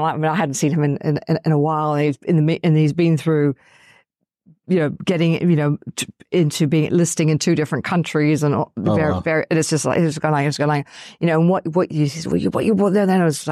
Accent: Tasmania, Australia; Because when I come from Tasmania

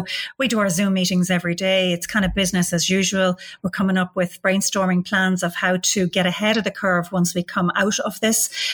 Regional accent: Limerick, Munster, Ireland; I am originally from Limerick. I grew up in a place, the Dublin side of Limerick, in Castletroy near the University of Limerick. And I'm one of six girls.

